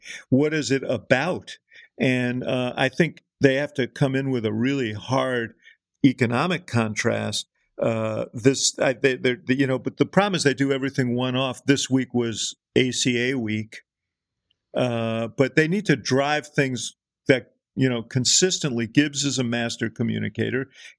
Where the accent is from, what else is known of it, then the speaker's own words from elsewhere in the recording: Chicago, Illinois, United States; I say this as a Chicagoan, I'm very worried about it